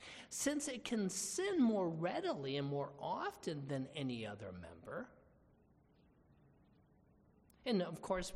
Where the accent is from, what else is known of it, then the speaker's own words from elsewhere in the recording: Boston, Massachusetts, United States; I like to blame it from growing up in Boston, you know, but I was a man of unclean lips who came from a people of unclean lips.